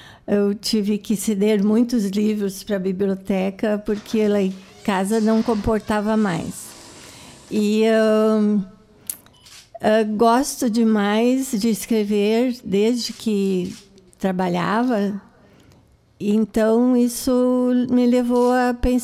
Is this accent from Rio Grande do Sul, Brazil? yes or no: yes; Santo Ângelo, Rio Grande do Sul, Brazil; also born or lived in Estância Velha; now in São Lourenço do Sul, Brazil; Eu sou natural de Santo Ângelo. Morei muitos anos depois de casada em Estância Velha e nós escolhemos, quando nos aposentamos, morar em São Lourenço do Sul.